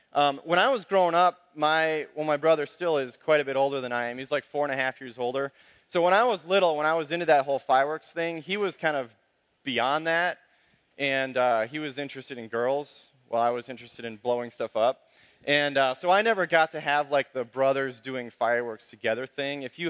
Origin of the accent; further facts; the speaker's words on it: Missouri, United States; And I grew up living in Missouri, and basically everything is legal there.